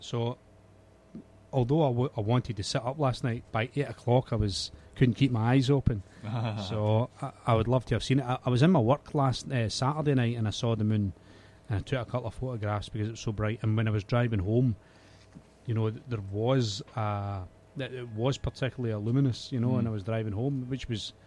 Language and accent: English; Scotland, United Kingdom; because I'm from Scotland.